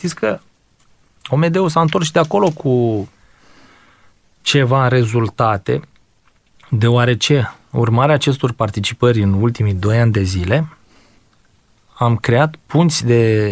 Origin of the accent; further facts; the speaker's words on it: Constanța, Constanța County, Romania; noi, în primul rând, ca și localnici, ca și constanțeni, ca și dobrogeni, să ne apreciem mai mult locurile în care trăim